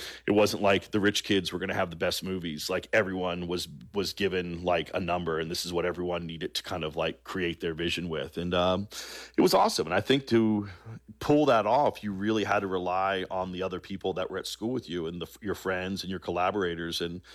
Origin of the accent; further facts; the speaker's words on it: the South, United States; and yes, we grew up in the South